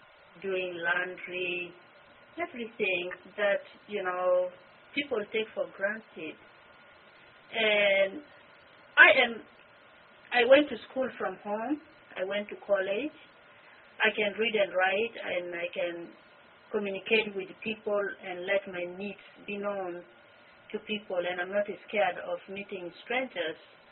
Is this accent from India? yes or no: no; Sudan; now in United States; I am originally from Sudan. I came to this country as a refugee in June 3rd, 1999.